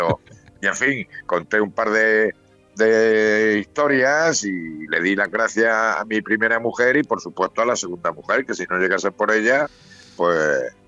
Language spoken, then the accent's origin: Spanish; Ciudad Real, Castilla-La Mancha, Spain; also born or lived in Granada; yo toda la vida he ido siendo manchego de Ciudad Real, sí.